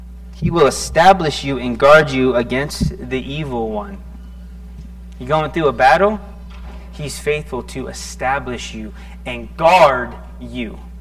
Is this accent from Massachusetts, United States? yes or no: no; Florida, United States; I'm from Florida. I'm a surfer boy.